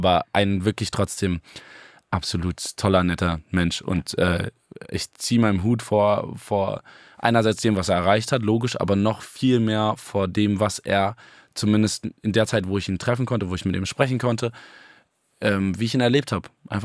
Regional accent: Berlin, Germany; born there; Prenzlauer Berg, ja, gebürtig.

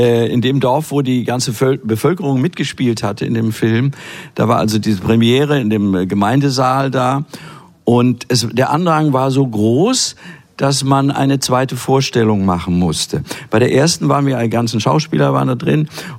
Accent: Stockholm, Stockholm County, Sweden; now in Germany; Ich bin in Stockholm aufgewachsen, fühlte mich auch als voller Schwede, auch heute noch irgendwie

